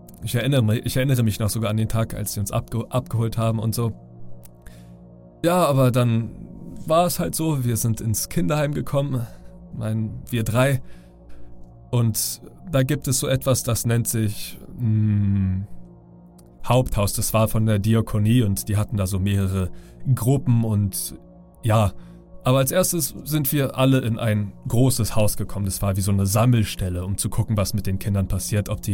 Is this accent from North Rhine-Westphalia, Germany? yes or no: no; Berlin, Germany; ich bin 25 Jahre alt, ich komme aus Berlin, bin hier groß geworden und lebe hier.